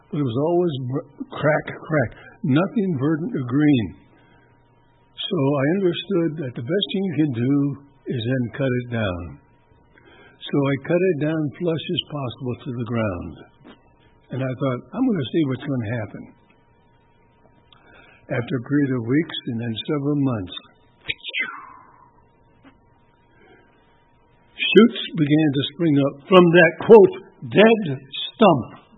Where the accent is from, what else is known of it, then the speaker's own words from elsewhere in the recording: Chicago, Illinois, United States; also born or lived in Michigan; now in Kentucky, United States; Now, I grew up in Chicago and lived in Michigan and all the rest of that.